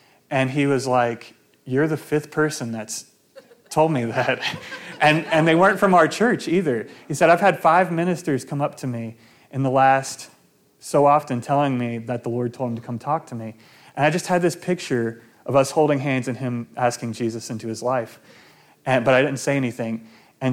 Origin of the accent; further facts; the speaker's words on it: Alabama, United States; And I said, well, I'm from Alabama, so I don't know, you know, if Sprint would even work there.